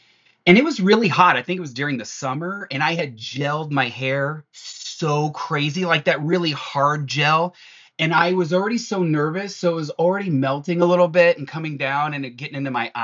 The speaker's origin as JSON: {"language": "English", "region": "Texas", "country": "United States", "moved": "yes", "said": "when I moved out in 1994 and I came in hot from Texas. I mean, came in hot."}